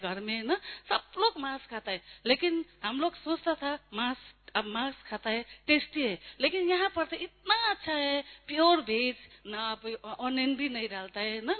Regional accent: Sikkim, India; Hindi is a second language; मैं डोंका सिक्किम से आई हूँ, लेकिन मेरे को तो इतना मालूम नहीं है ना, मैं तो बुद्धिस्ट था तो मैं मेरे को तो इतना पता नहीं था, लेकिन हम लोग को ना इतना अच्छे भी हिंदी नहीं आता है, सिक्किम में तो ना नेपाली

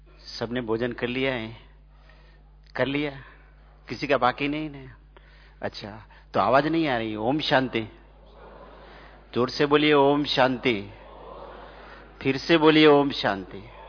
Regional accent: Gujarat, India; मैं गुजरात से हूं और गुजरात का स्टेट कैपिटल है गांधीनगर

